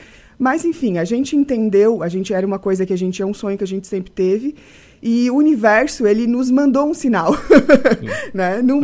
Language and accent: Portuguese; Urussanga, Santa Catarina, Brazil; E aí, como nós somos naturais de Uruçanga, a gente falou, vamos fazer a primeira em Uruçanga.